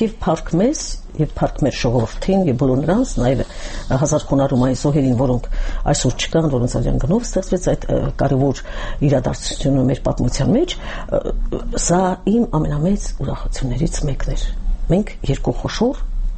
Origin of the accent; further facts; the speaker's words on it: Mastara, Aragatsotn, Armenia; օրինակ մեր գյուղում, հիմա Մաստարայում, որտեղ ես ծնվել եմ